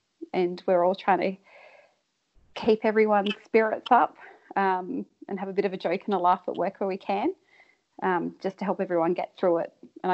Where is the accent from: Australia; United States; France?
Australia; Blue Mountains, New South Wales; So I grew up in the Blue Mountains my whole life, but I was never a city sort of person, and I'd always wanted to move to the country.